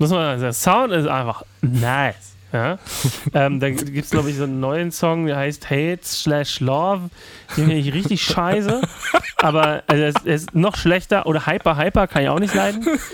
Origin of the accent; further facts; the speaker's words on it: East Germany, Germany; Ich bin Ostdeutscher.